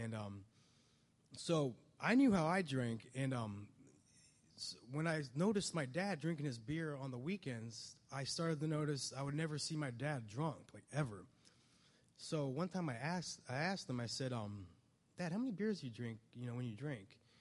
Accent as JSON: {"language": "English", "region": "Ohio", "country": "United States", "tie": "born or raised there", "said": "I grew up in Northeast Ohio, and I come from a really good family."}